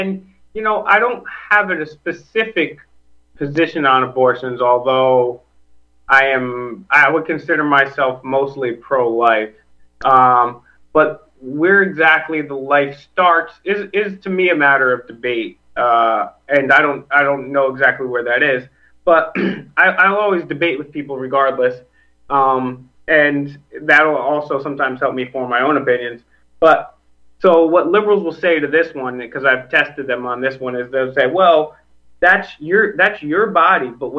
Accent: Rhode Island, United States; I'm strongly considering moving away from my home state of Rhode Island.

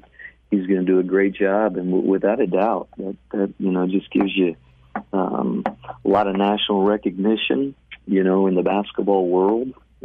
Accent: Colby, Kansas, United States; Mark, I'm from Colby, Kansas, so...

